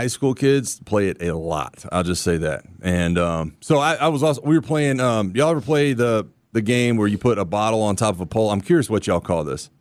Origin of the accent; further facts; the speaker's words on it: Florida, United States; Maybe it's because I grew up in Florida.